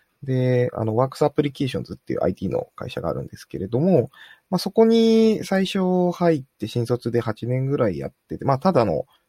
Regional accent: Fukuoka, Japan; 福岡出身なんですけれども今34歳です。

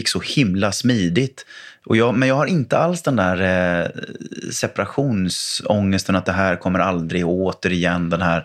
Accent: Gothenburg, Västra Götaland County, Sweden; jag måste fråga dig som göteborgare

